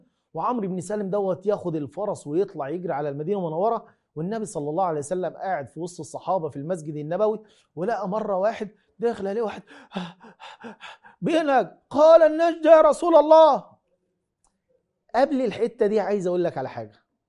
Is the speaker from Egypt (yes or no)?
yes; Egypt; زي ما احنا بنقول كمصريين